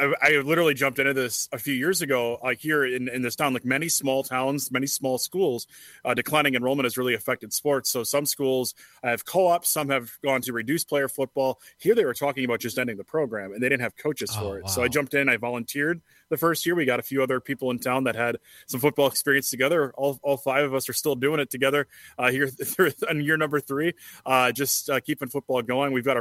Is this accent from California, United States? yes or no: no; Wisconsin, United States; I grew up in the Chippewa Valley in northern Wisconsin, so I'm used to lakes and stuff